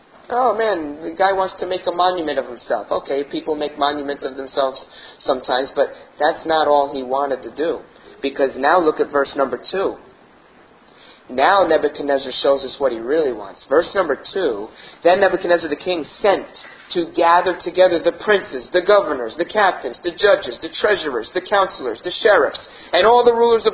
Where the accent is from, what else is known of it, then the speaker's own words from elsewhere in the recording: United States; Now I know in America we complain about things. And that's part of being an American, right?